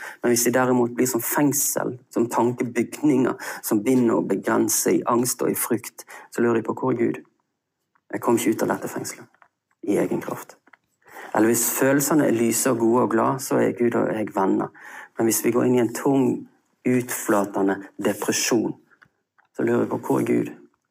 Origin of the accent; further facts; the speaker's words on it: Vestland, Norway; Og jeg er jo en stril